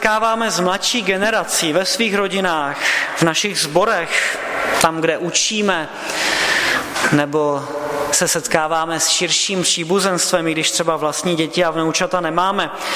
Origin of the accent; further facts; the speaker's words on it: Český Těšín, Moravian-Silesian Region, Czechia; moved away; se celá rodina v případě potřeby přesunout zpátky do Českého Těšína, odkud pocházíme. Na to jsme tady už příliš zakořeněni.